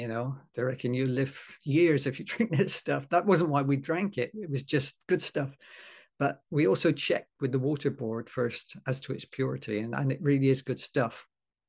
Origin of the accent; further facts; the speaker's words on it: England, United Kingdom; But being English, we'd always give the spout, a wipe over first.